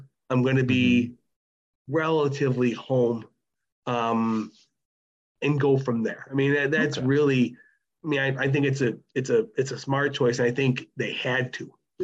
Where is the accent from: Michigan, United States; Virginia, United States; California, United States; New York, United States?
New York, United States; Buffalo; And I was extremely lucky growing up in Buffalo, Buffalo, New York.